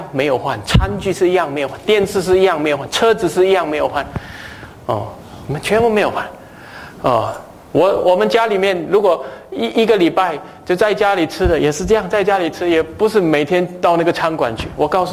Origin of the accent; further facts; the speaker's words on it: Singapore; 就是我们新加坡人也是有这个弊病啊